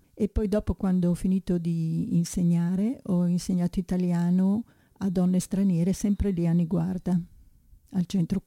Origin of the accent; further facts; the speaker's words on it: Friuli-Venezia Giulia, Italy; now in Milan, Italy; io sono nata in Friuli, sono stata a lungo lì e poi sono venuta a Milano e ho abitato in moltissimi punti diversi della città. Abito a Niguarda dal 1990